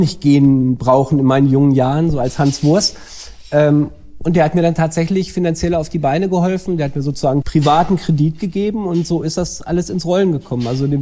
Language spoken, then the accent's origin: German; Lower Saxony, Germany; Und ursprünglich kam ich aus dem Landkreis Gifhorn